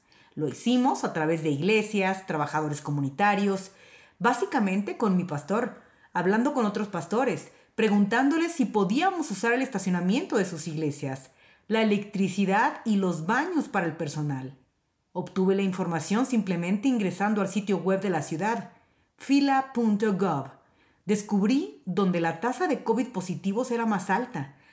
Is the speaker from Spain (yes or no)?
no; Philadelphia, Pennsylvania, United States; Soy cirujana pediátrica, pero nací y crecí en Filadelfia.